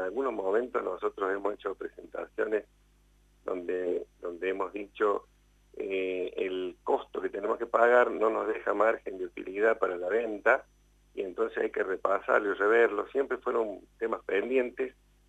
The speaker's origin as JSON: {"language": "Spanish", "country": "Argentina", "said": "como argentinos lo sabemos"}